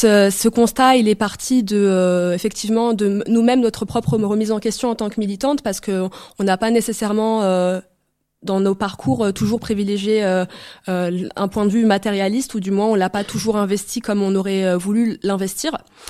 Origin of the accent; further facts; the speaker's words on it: Tunisia; vu que je suis tunisienne